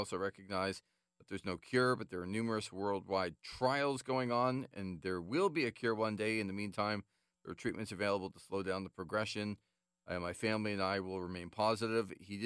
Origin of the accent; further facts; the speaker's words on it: Toronto, Ontario, Canada; growing up in Toronto and watching Leaf games